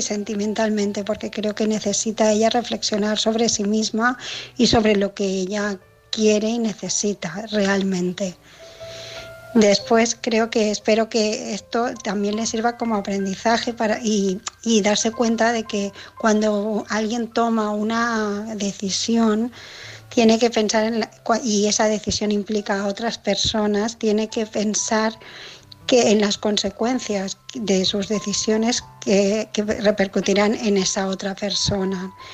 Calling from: Barcelona, Catalonia, Spain; de Barcelona

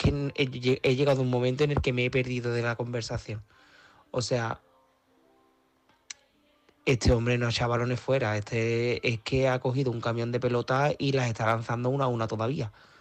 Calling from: Seville, Andalusia, Spain; de Sevilla

